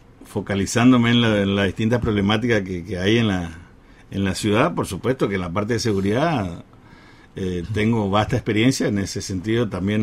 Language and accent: Spanish; Formosa, Argentina; born there; moved away as an adult; now in Paso de los Libres, Argentina; Yo soy nacido en Formosa y hace 37 años prácticamente que vivo